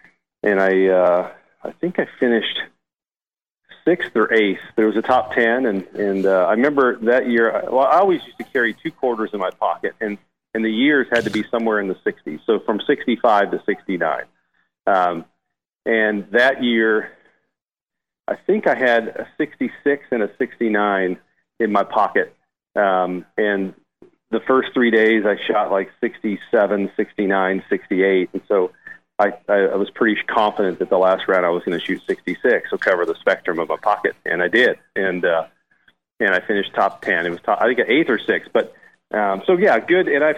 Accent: California, United States; Growing up in California, I didn't putt on much Bermuda grass.

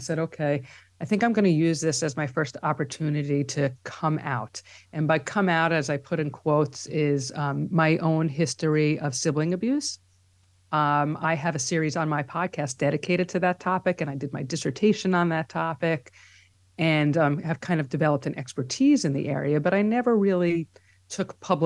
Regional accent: New York, United States; because I actually grew up in Long Island. But I've, as I've has said recently, I feel like I grew up in New York because I've been here since after college, so about 30 years.

